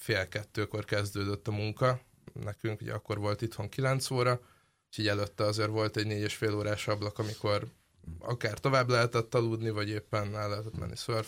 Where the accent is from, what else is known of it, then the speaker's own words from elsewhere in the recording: Pécs, Baranya, Hungary; Igen, mondjuk én pécsi vagyok, Pécsre leutazva gyakran.